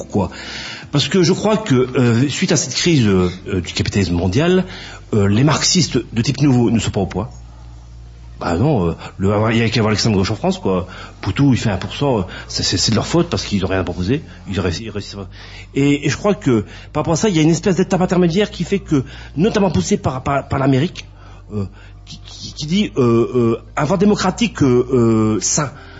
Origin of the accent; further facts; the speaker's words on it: Geneva, Switzerland; Je suis de Genève donc Genevois voilà quoi.